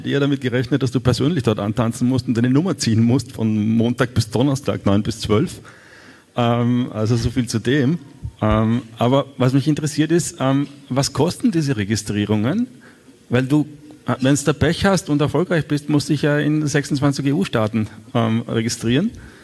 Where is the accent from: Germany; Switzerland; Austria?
Austria; Ja, hallo, ich komme aus Österreich.